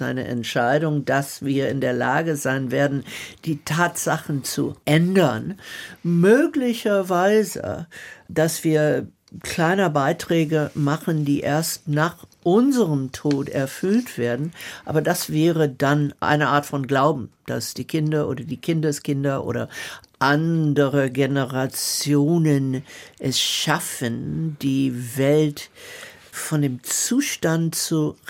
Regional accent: Southern United States, United States; Ich bin als Kind in der Bürgerrechtsbewegung in den Südstaaten von Amerika groß geworden.

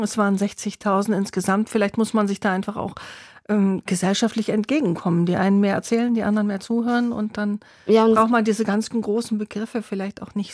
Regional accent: Germany; born there; Ich bin in Deutschland geboren, weil mein Vater dort gearbeitet hat.

